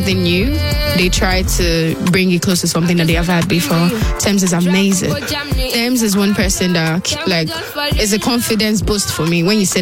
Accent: Nigeria; So it was amazing, especially being a Nigerian.

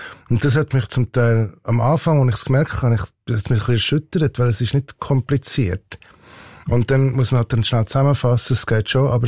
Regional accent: Bern, Switzerland; Und ich bin halt im Berner Oberland aufgewachsen

